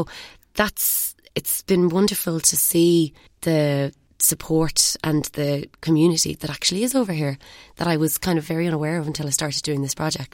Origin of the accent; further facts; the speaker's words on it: Ireland; moved away as an adult; also born or lived in Dublin; now in London, United Kingdom; I'm originally obviously from Ireland and I trained in Dublin and I have been over in London now for 3 years. This is my third year here.